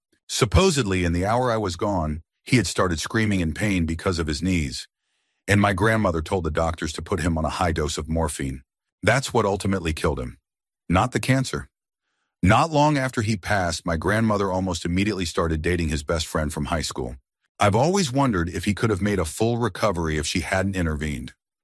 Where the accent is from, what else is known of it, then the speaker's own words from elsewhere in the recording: United States; But as an American, hearing all this firsthand was surreal.